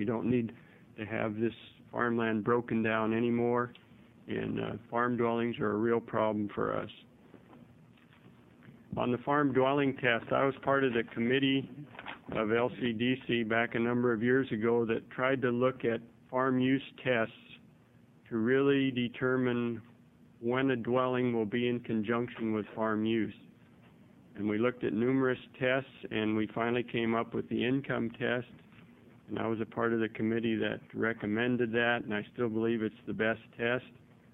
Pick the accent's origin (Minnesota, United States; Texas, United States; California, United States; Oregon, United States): Oregon, United States; Parkdale; I'm from Parkdale, Oregon in Hood River County.